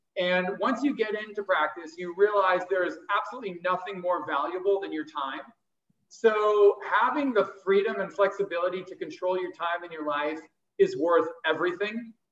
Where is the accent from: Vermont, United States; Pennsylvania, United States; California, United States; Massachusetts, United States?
California, United States; I'm from Southern California.